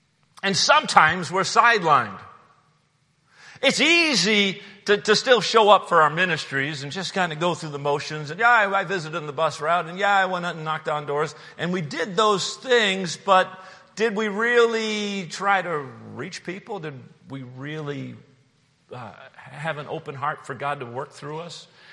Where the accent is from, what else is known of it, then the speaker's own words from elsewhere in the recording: New Hampshire, United States; When I grew up in New Hampshire, we had this little mountain in our, it was, I don't know why they called it a mountain, but it was a little hill, and they called it Mount Prospect.